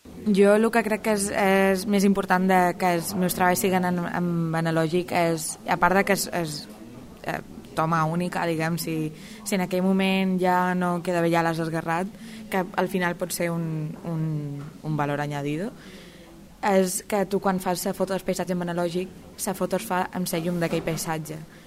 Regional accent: Ibiza, Balearic Islands, Spain; born there; now in Valencia, Spain; sóc estudiant de fotografia. Duc a València pues, 4 anys, crec, bueno, quasi 5, i bueno, vaig néixer a Eivissa

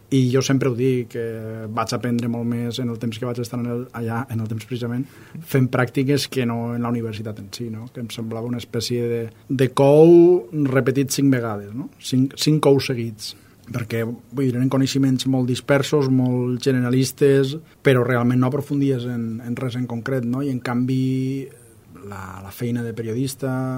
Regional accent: Valencia, Valencian Community, Spain; born there; vaig néixer a València l'any 1976

